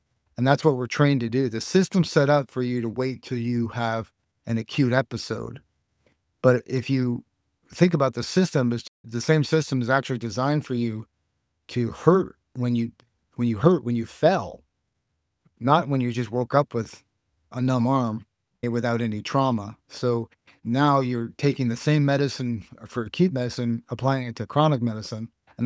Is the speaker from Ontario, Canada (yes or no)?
yes; Toronto, Ontario, Canada; I grew up in Toronto